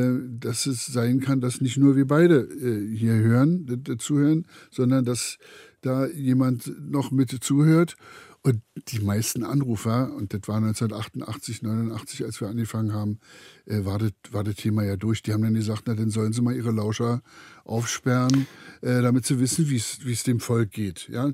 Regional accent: East Germany, Germany; Ich bin ja in der DDR groß geworden

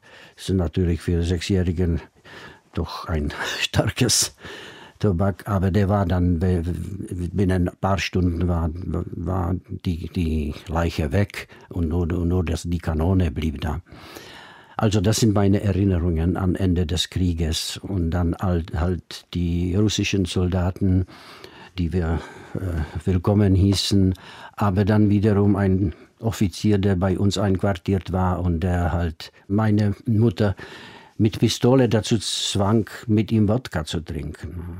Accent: Vysoké Mýto, Pardubice Region, Czechia; bin ich geboren in Vysoké Mýto, das ist östlich von Prag, etwa 150 Kilometer nordöstlich. Und da wohnten wir direkt gegenüber einer Kaserne

